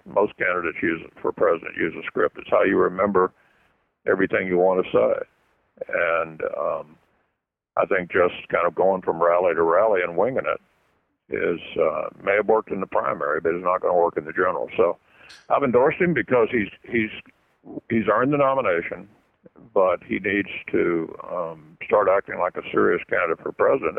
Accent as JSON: {"language": "English", "town": "Louisville", "region": "Kentucky", "country": "United States", "tie": "born or raised there", "said": "it happened to be in my hometown of Louisville"}